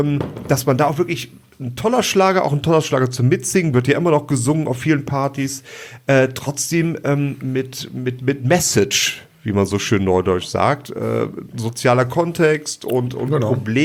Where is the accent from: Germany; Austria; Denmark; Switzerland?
Germany; Rhineland; Ja, als Rheinländer natürlich, absolut richtig.